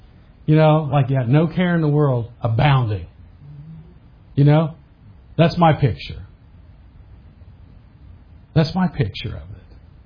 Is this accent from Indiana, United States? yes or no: yes; Indiana, United States; I grew up in Indiana. Anybody ever been to Indiana?